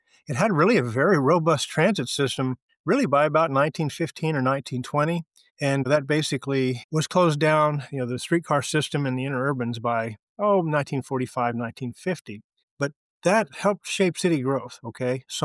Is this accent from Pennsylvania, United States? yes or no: no; Oklahoma City, Oklahoma, United States; I grew up here in the Oklahoma City area